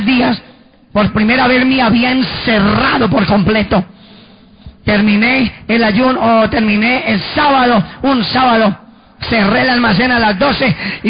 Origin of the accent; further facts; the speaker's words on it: Pereira, Risaralda, Colombia; soy de Pereira